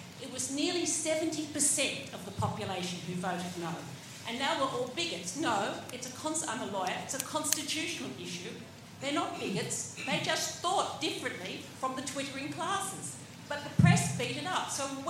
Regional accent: Australia; I'm here from Australia

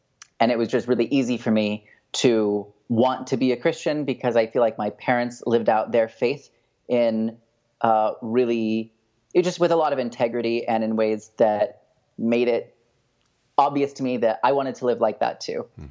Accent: Wichita, Kansas, United States; I'm 27 years old. I grew up in Wichita, Kansas, and in a conservative Presbyterian church of about 2,000 people

